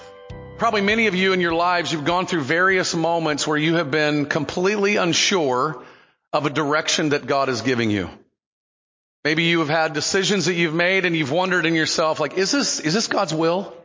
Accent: Ovilla, Texas, United States; also born or lived in Dallas, Texas; I left to go back home to my hometown of Dallas, Texas, or really Ovilla, Texas, to serve in the local church I was in that I'd been serving since I was 19.

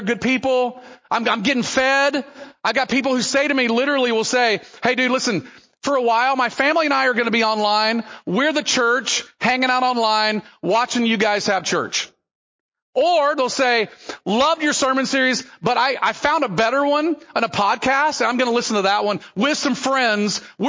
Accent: the South, United States; now in West, United States; Much more independent than when I grew up in the South. The South was very churchy.

